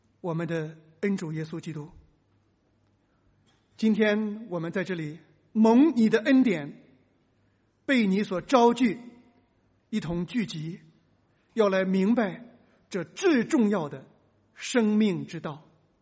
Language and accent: Chinese; China; 我们中国人为什么接受了佛教的思想，这个可恶的宗教害我们中国人。